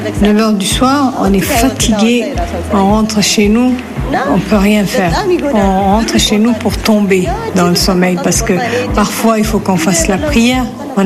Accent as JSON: {"language": "French", "town": "Dodola", "region": "Oromia", "country": "Ethiopia", "tie": "born or raised there", "said": "je voudrais bien installer mon usine dans ma ville natale. Ça s'appelle Dodola, c'est dans la région du Arsi."}